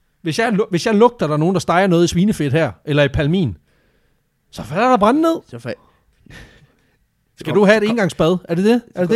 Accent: Region of Southern Denmark, Denmark; Mit tysk er heller ikke så godt, når man tænker, selvom jeg er vokset op i Sønderjylland.

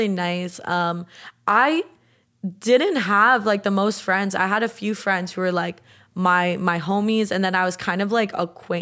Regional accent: Boca Raton, Florida, United States; I'm from South Florida, Boca Raton.

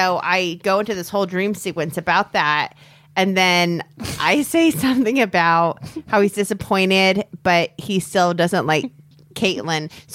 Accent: Illinois, United States; I don't know that I have, and I grew up in Illinois.

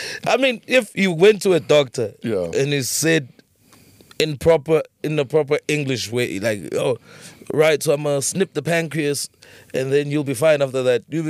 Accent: Barberton, Mpumalanga, South Africa; I'm from Barberton, very small town.

